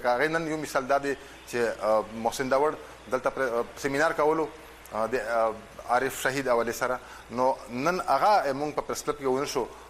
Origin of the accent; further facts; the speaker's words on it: Khyber Pakhtunkhwa, Pakistan; now in Peshawar, Pakistan; زه د وزیرستان نه راغلی یم، دلته په پېښور کې پروت یم